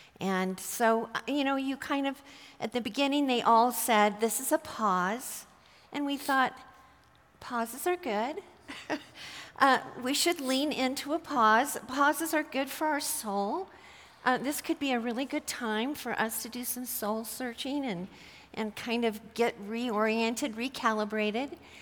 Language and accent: English; United States; But I also realized there was this entitlement that I am struggling with, that things as an American, I expect to have the freedom to walk on this grocery aisle in the direction I want to go to get that thing